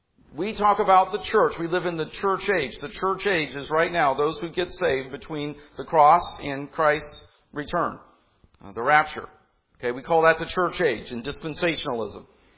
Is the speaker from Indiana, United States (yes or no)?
yes; Indianapolis, Indiana, United States; I'm a city kid. I'm from Indianapolis, grew up there, and I love Lafayette, but I've been in Indianapolis much of my life.